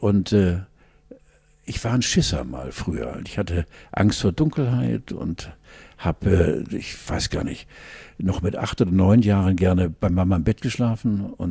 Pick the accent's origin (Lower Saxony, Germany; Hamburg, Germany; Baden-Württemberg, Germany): Hamburg, Germany; Ich bin ja in der Wentorf-Rheinbeger-Bergedorfer-Clique in Hamburg-Osten groß geworden. Und es war ein großes Gebiet und wir hatten auch schwarze Freunde.